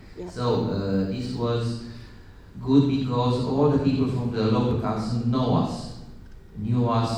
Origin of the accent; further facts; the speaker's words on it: Romania; English is a second language; So I'm from Romania